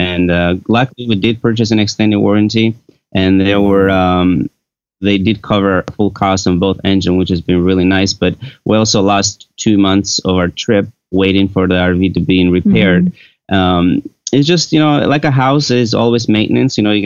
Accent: Montana, United States; We come from Montana, and it's, you know

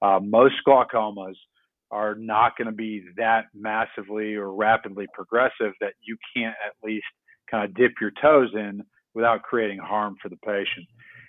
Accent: Connecticut, United States; now in Tennessee, United States; I'm from Connecticut originally.

